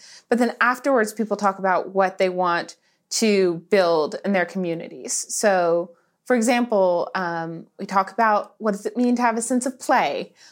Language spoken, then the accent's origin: English; Nashville, Tennessee, United States; I mentioned that I grew up in Nashville. So I went to the school just outside of Nashville, about 15 minutes outside of the city in the suburbs.